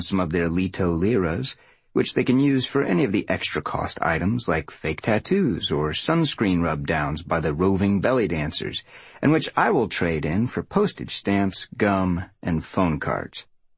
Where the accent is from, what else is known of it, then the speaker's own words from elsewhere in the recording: California, United States; Most of the staff is Ukrainian, but I'm from California.